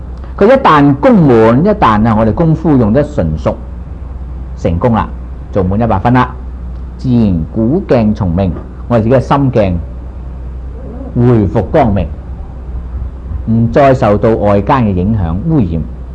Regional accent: China; 我們中國人說的牛不飲水呢就不禁得牛頭低

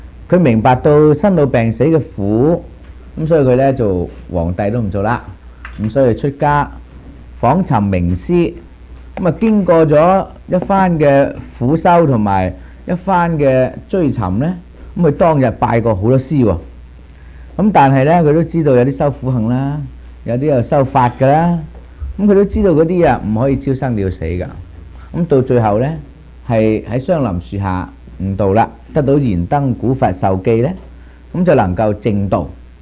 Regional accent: China; 咁我哋中国人咧称十二月咧叫立月

